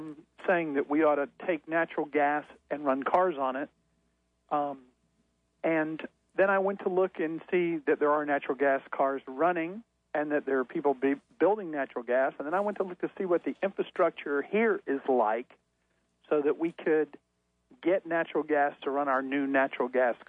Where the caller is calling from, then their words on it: Tampa, Florida, United States; from Tampa.